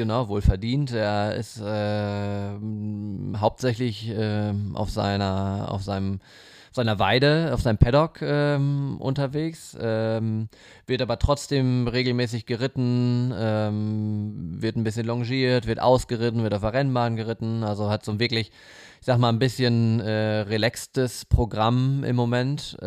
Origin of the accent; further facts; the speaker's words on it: North Rhine-Westphalia, Germany; ein typischer Westfale zu sein.